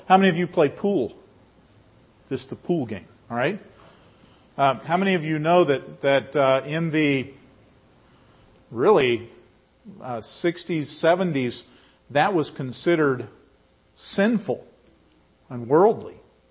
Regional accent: West Virginia, United States; because I grew up in West Virginia, so you don't get all the information for 50 years or so.

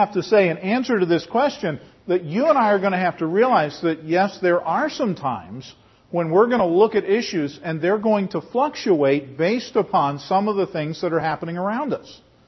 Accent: West Virginia, United States; because I grew up in West Virginia, so you don't get all the information for 50 years or so.

